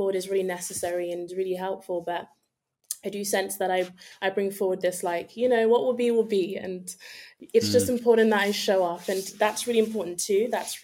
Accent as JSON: {"language": "English", "region": "London", "country": "United Kingdom", "said": "I am in and from London."}